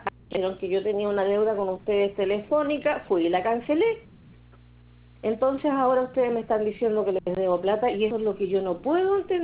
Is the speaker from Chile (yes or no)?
yes; Chillán, Ñuble, Chile; yo soy de acá de Chillán